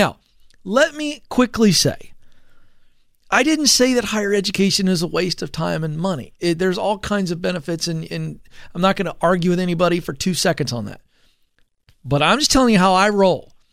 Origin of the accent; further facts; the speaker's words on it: Southern US, United States; I love that because I'm a Southerner.